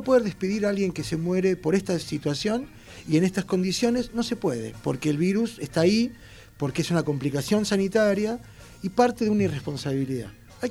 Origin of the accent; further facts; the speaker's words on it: Argentina; seres que somos argentinos y argentinas que habitamos aquí